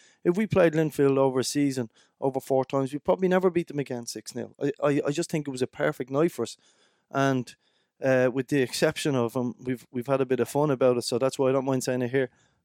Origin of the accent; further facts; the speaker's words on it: Dublin, County Dublin, Ireland; I was brought up in Dublin.